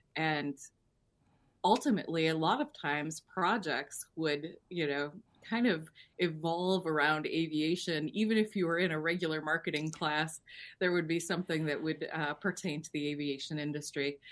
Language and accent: English; North Dakota, United States; I am originally from North Dakota. I attended the University of North Dakota for my undergraduate degree in advertising communications.